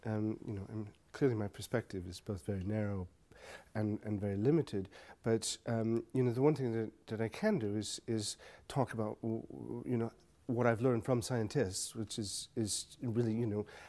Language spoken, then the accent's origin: English; Des Moines, Iowa, United States; I have a British friend who married a girl from Des Moines, Iowa, my hometown, and he loves Des Moines